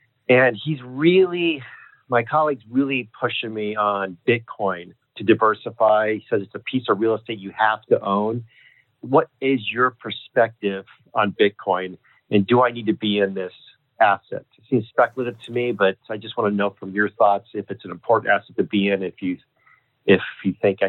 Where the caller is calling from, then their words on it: Palm Desert, California, United States; I'm calling from the Desert Castle in Palm Desert.